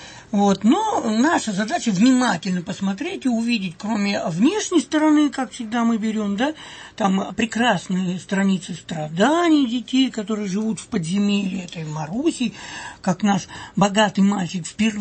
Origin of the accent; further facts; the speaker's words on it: Nizhny Novgorod Oblast, Russia; я же из Нижегородской губернии